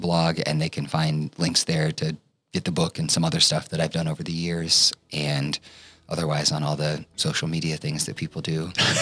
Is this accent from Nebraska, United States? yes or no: yes; Nebraska, United States; You know, growing up in Nebraska, it's great to come back to the state